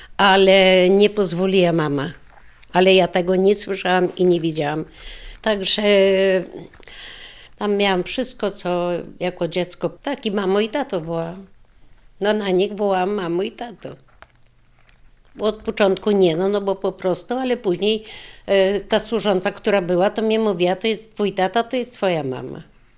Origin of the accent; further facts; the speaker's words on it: Zwojce, Lublin Voivodeship, Poland; jestem ze Zwojca. Byłam wywieziona, wagonamiśmy wywożone byli i do Siedlec dojechaliśmy